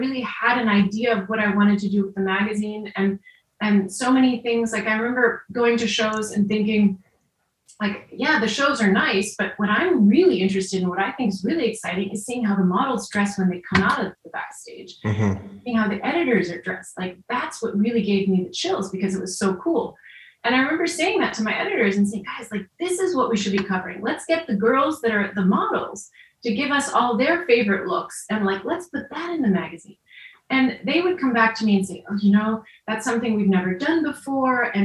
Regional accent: United States; I feel very lucky because I was raised in America and went to, the university here.

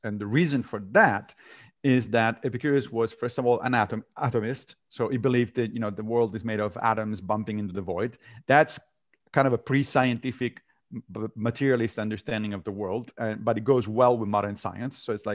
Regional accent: Rome, Lazio, Italy; I grew up Catholic because I grew up in Rome, in Italy. But I left the church when I was a teenager

